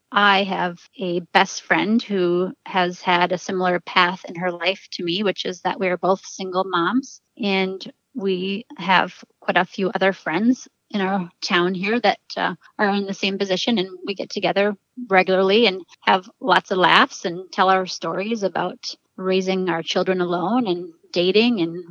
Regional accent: Marquette, Michigan, United States; So I currently live in my hometown, which is Marquette, Michigan, in the Upper Peninsula. So way up north on the south shore of Lake Superior. It's a town of about 20,000 people, plus more in the surrounding area. Fairly remote.

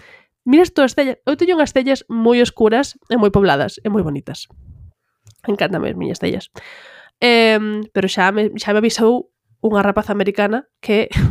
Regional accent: Galicia, Spain; first language gl; A miña lingua nativa, a miña primeira lingua é o galego, despois está o castelán.

